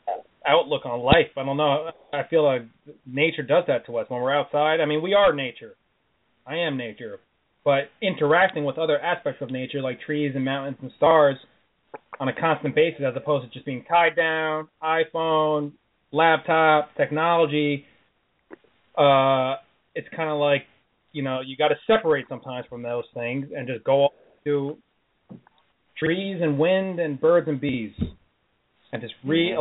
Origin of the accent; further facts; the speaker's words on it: New York, United States; I'm from New York. Nobody wants to share anything with you in New York. I mean, I love New York. I'm a New Yorker. New York's my place.